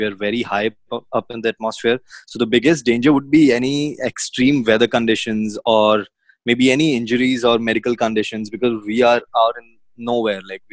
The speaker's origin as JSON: {"language": "English", "town": "Mumbai", "region": "Maharashtra", "country": "India", "said": "I'm from Mumbai, India."}